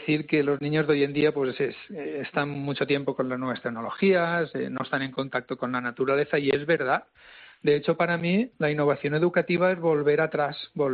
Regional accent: Cocentaina, Valencian Community, Spain; ayudamos a unos ancianos con Alzheimer de Cocentaina, de mi pueblo.

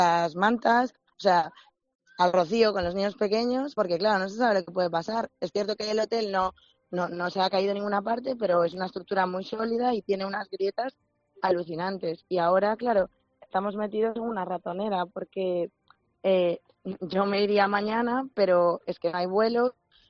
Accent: Vigo, Galicia, Spain; Pues nosotros, la verdad, ayer somos de Vigo

